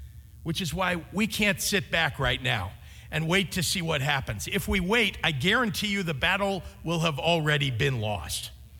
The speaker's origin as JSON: {"language": "English", "region": "California", "country": "United States", "tie": "born or raised there", "said": "I first got my start in activism right here in the state of California. As a little kid growing up in Silicon Valley in the 1970s, my mother was an activist for reproductive rights and LGBTQ rights."}